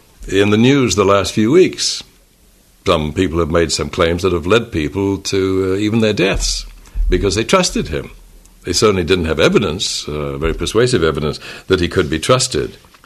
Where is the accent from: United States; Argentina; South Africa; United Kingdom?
United Kingdom; England; growing up in England, the saying over there was